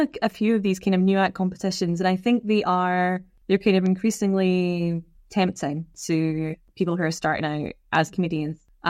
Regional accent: Glasgow, Scotland, United Kingdom; I'm a Glaswegian stand-up

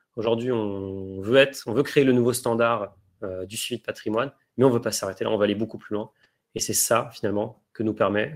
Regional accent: Germany; first language de; French is a second language; étant allemand, j'ai envie d'utiliser le produit dans ma langue natale.

